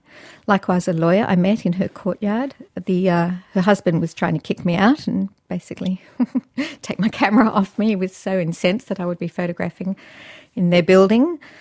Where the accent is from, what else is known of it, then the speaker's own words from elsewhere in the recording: Sydney, New South Wales, Australia; I grew up in Sydney, and apart from … we were the only